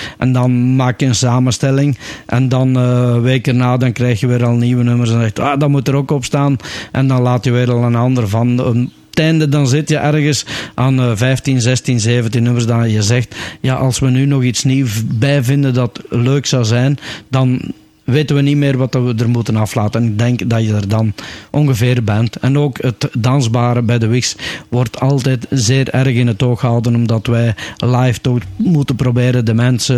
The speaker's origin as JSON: {"language": "Dutch", "town": "Herselt", "region": "Flanders", "country": "Belgium", "said": "Ik ben van Herselt en het contactadres is uiteraard bij mij thuis, ook in Herselt."}